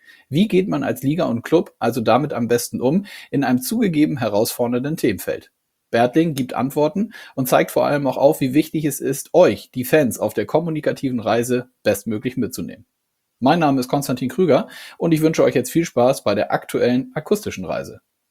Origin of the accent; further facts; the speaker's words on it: Northern Germany, Germany; born there; als gebürtiges Nordlicht, ich bin ja nicht so, Karneval kenne ich nicht so